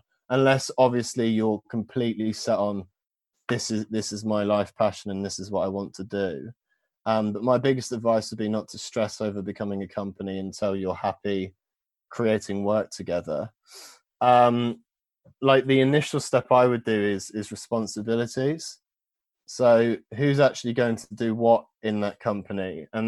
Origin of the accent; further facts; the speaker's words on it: Luton, East of England, United Kingdom; So I'm from Luton, and in Luton they used to do an outdoor festival every year